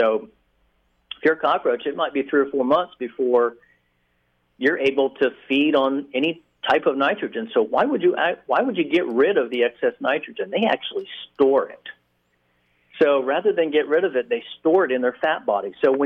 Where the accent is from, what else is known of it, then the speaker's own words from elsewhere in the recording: Florida, United States; I grew up in South Florida, and we used to see it come to the porch light at nighttime.